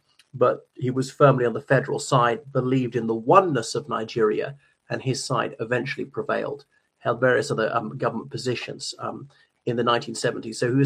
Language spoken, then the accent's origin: English; Ireland; from Ireland.